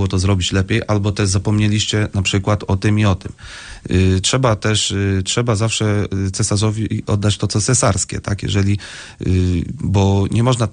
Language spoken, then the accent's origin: Polish; Szczecin, West Pomeranian Voivodeship, Poland; now in Zielona Góra, Poland; ja pochodzę ze Szczecina, to jest bardzo duże miasto, o wiele większe niż Zielona Góra.